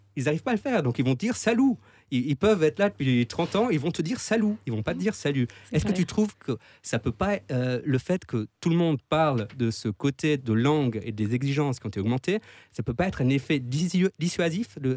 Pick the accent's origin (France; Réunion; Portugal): Portugal; il faut être honnête, je suis portugais